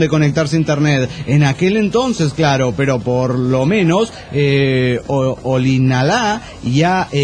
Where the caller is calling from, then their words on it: Golden, Colorado, United States; de Golden, Colorado.